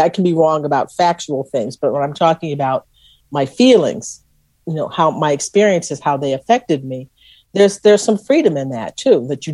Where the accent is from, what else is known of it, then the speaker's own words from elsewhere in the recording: Texas, United States; I lived with a family and they knew I was from Texas and they had an understanding about what Texas was about.